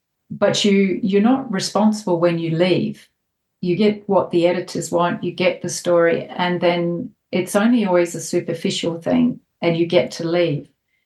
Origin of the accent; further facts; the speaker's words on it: New Zealand; I grew up in New Zealand, so not Australia. I'm a New Zealander.